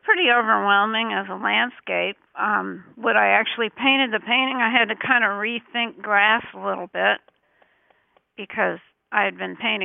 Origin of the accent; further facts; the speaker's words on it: Louisville, Kentucky, United States; also born or lived in New Jersey / Wilmington, Delaware / Chicago; now in Spring Island, United States; Well, I was born in New Jersey. We moved to Delaware, Wilmington, Delaware, then Louisville, Kentucky.